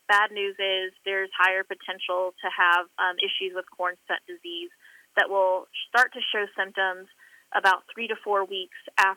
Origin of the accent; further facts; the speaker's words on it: Georgetown, Texas, United States; I'm from Central Texas, so I'm from Georgetown, Texas. If you think of Georgetown, Texas today, it is not the same place that it was when I grew up.